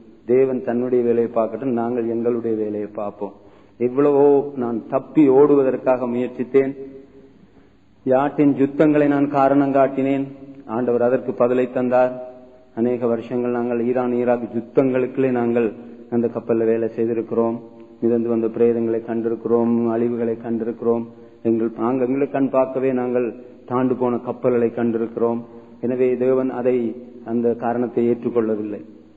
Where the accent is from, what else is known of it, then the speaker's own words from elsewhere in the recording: Manipay, Northern Province, Sri Lanka; also born or lived in Jaffna; நான் யாழ்ப்பாணத்திலே மாணிப்பா என்ற ஊரிலே பிறந்தேன். 1979 வரையிலும் நான் அந்த பிரதேசத்திலே நான் வளர்ந்தேன். 1979 முதல் முறையாக நான் ஒரு போலீஸ் இன்டர்வியூக்காக நான் முல்லைத்தீவு பிரதேசத்துக்கு செல்ல வேண்டியிருந்தது.